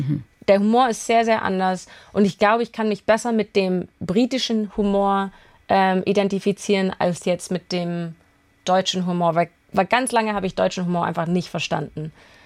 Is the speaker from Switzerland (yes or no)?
no; Canada; accent: Canadian; Pass her bin ich deutsch-britisch, aber jetzt kommt die Schwierigkeit. Ich bin in Kanada aufgewachsen und habe einen kanadischen Akzent.